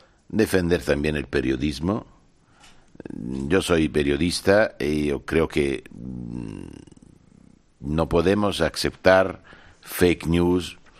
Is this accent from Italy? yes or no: yes; Italy; Spanish is a second language; Yo soy italiano, a los italianos les gusta mucho España